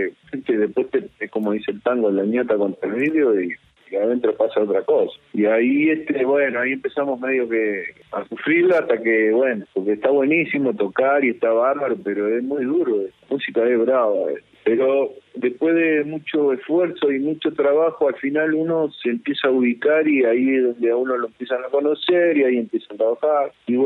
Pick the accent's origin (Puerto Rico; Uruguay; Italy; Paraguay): Uruguay; Montevideo; moved away as an adult; now in Buenos Aires, Argentina; Nací en Montevideo, allá por el año 59, en la ciudad de Montevideo mismo, y me crié en un barrio que se llama El Cerro, un barrio donde están todos los frigoríficos, y hace 30 y pico de años, más o menos, que estoy viviendo en Buenos Aires, acá en Parque Chacabuco, en Capital Federal.